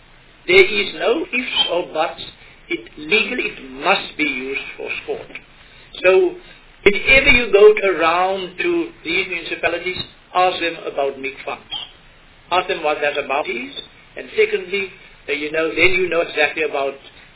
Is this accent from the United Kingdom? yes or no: no; Eastern Cape, South Africa; we, you know, we're from the Eastern Cape. And that is why I'm so passionate about it.